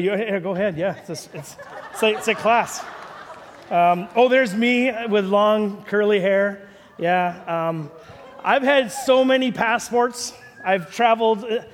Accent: Canada; I am not a New Zealander, just so you're clear, everyone online. I am not. I have multiple passports from Canada.

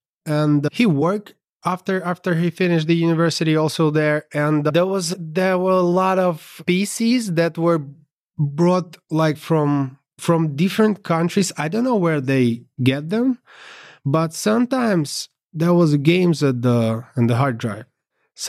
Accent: Kharkiv, Kharkiv Oblast, Ukraine; Originally, I'm from Ukraine, from Kharkiv.

